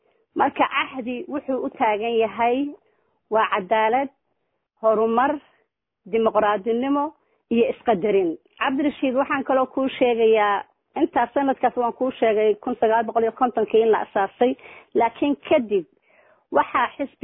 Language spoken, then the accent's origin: Somali; Nugal, Somalia; also born or lived in Mogadishu, Somalia; anigu waxaan ku dhashay magaalada Muqdisho waxaan dugsigaygii hoose dhaxana uga baxay gobolka Nugaal magaalada Portille